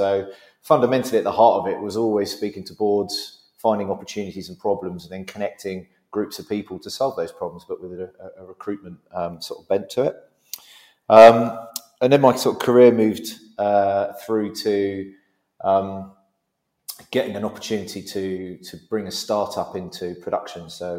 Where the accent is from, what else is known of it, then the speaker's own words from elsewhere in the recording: London, United Kingdom; So, I grew up in quite a sort of colourful background in sort of East London, living with lots of different nationalities.